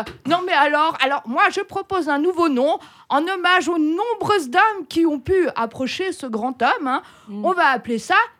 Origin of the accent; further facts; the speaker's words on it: Geneva, Switzerland; Moi je suis née ici, à Genève, apparemment je suis née dans une maison qui était fermée à clé, parce que c'était une maison close, tu vois.